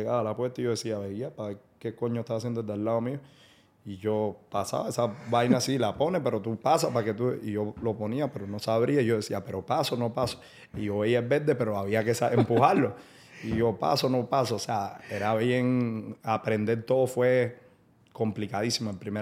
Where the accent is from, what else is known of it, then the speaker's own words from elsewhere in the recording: Cuba; moved away as an adult; Cuando yo salí de Cuba, Cuba está 50 años atrás. No había internet. Yo tenía internet en la universidad